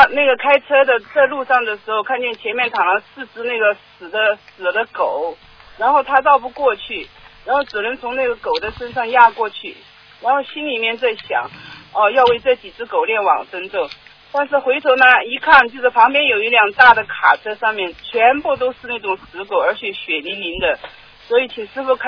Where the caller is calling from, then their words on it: Melbourne, Victoria, Australia; 对，我是墨尔本的。